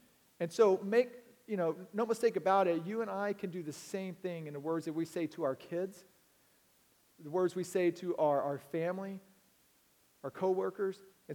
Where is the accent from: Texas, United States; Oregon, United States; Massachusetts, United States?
Texas, United States; Now, I grew up in Texas, small town. I'm talking small, like 300 people small.